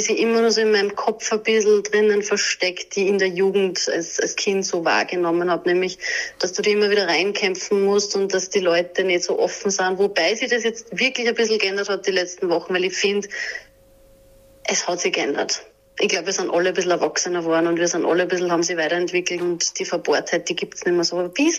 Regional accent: Salzkammergut, Austria; was mir an mein Leben und an meine Heimat und das Gefühl vom Salzkammergut erinnert.

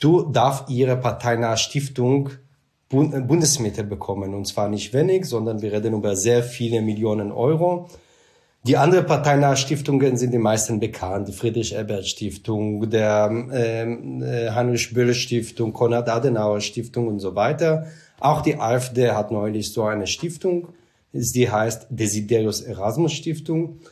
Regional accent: Israel; German is a second language; bin erst so viel später dann nach Deutschland gekommen, etwa vor 20 Jahren. Und die Schule in Israel war sehr anders als in Deutschland. Also beispielsweise, wir sind immer, also ich bin im Kibbutz auch aufgewachsen

